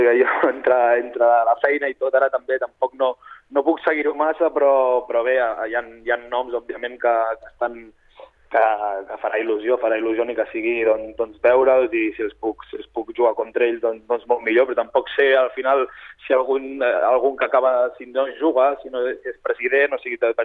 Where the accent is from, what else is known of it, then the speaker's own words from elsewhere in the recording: Sabadell, Catalonia, Spain; soc de Sabadell de tota la vida